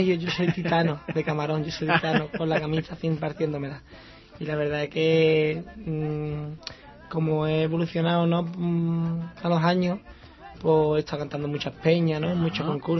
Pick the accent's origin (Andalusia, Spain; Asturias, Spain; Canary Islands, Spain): Andalusia, Spain; San Fernando; Sí, soy de San Fernando.